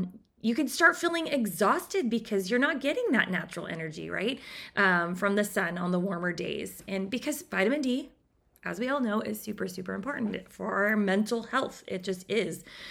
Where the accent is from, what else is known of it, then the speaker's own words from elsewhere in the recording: California, United States; So just bear with me on my weakness as a Californian.